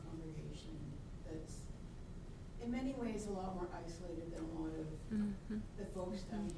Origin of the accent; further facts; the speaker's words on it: Red Deer, Alberta, Canada; I'm from Red Deer, Alberta.